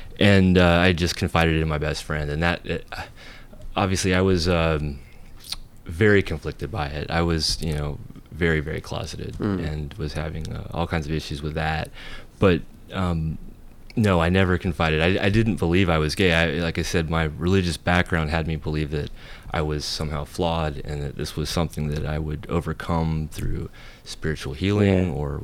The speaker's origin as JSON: {"language": "English", "town": "Tallahassee", "region": "Florida", "country": "United States", "tie": "born or raised there", "accent": "American", "said": "I apologize for my grating American accent first. But I had grown up in a very conservative religious family, Pentecostal, very, in Tallahassee."}